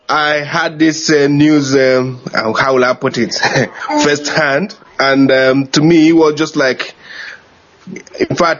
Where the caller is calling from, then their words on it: New Zealand; I'm calling you from New Zealand.